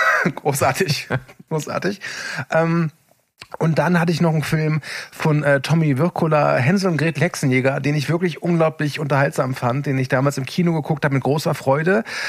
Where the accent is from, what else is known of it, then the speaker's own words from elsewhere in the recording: West Germany, Germany; Ich als Wessi kann sagen